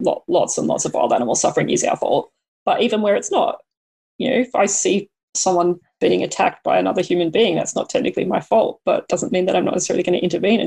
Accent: Australia; I'm from Australia

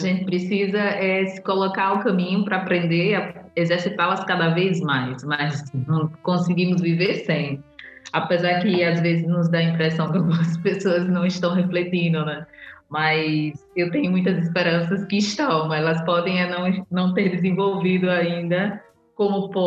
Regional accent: Aracaju, Sergipe, Brazil; now in Portugal; que eu sou natural dessa cidade, do estado de Sergipe, Brasil. Quando você diz que ela é internacional, gente, eu nasci em Aracaju, tenho muito orgulho de minha terra

